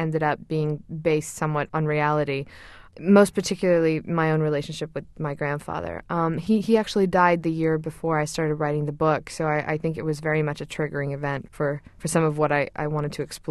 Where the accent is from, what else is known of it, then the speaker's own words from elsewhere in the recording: Cyprus; also born or lived in Egypt; I also had the experience of growing up in Cyprus and in Egypt